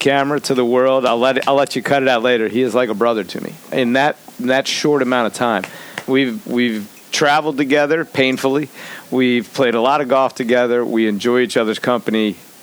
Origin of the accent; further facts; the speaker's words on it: Essex, Maryland, United States; also born or lived in Westminster; growing up in Essex, moving to Westminster 28 years ago, we always gravitated east and south.